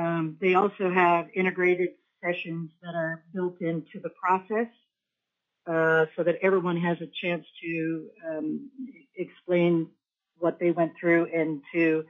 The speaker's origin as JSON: {"language": "English", "town": "Wasilla", "region": "Alaska", "country": "United States", "said": "I am from Wasilla."}